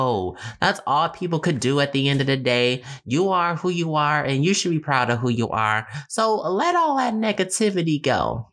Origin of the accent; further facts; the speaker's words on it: Detroit, Michigan, United States; the stories of my life growing up in Detroit, Michigan. That's where I'm from.